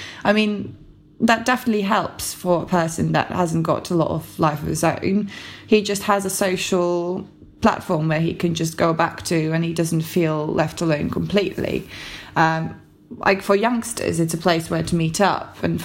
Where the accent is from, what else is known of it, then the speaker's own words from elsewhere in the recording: Riga, Latvia; I grew up in Riga suburbs, so suburbs of the capital city.